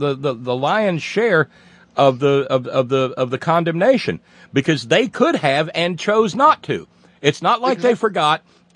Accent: Alabama, United States; where I grew up in Alabama, there was a wagon works.

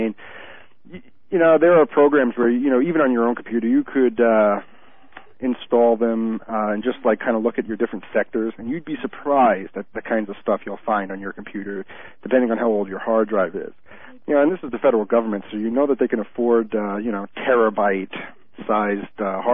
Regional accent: New York, United States; I grew up, you know, I grew up in New York, and there's WFAN, and that was where he was on.

